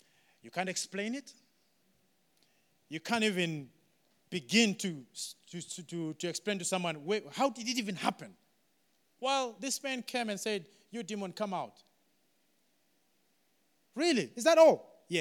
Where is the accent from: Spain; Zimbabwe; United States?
Zimbabwe; English is a second language; moved away as an adult; now in Sheffield, United Kingdom; when we came to Sheffield, we actually did not have relatives in Sheffield. We're just from Zimbabwe. Two Zimbabweans saying we're missionaries.